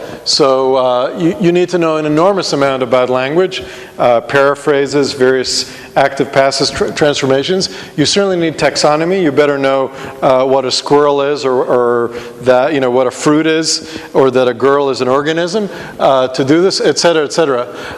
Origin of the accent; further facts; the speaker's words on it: Israel; because I'm originally from Israel and that's pretty cold for me